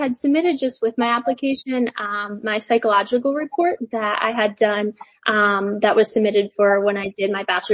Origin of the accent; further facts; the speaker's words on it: Pennsylvania, United States; now in Arizona, United States; I'm from Pennsylvania.